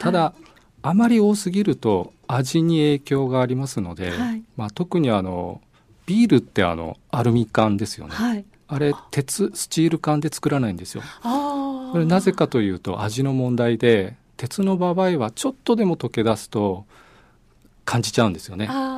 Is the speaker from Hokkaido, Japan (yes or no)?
yes; Hakodate, Hokkaido, Japan; 実はずっと隠してるんですけども、実は地元です。